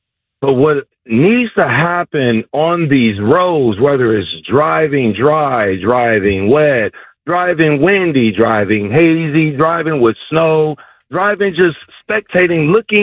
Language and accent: English; Cleveland, Ohio, United States; now in Columbus, United States; I'm from Cleveland, Ohio, and we drive completely different up there because we know how to drive in the snow and the slush and the rain running from the side or up and down.